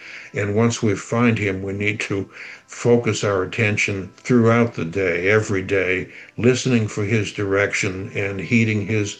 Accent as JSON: {"language": "English", "region": "Maine", "country": "United States", "tie": "born or raised there", "said": "I grew up in Maine. I was educated primarily in Maine."}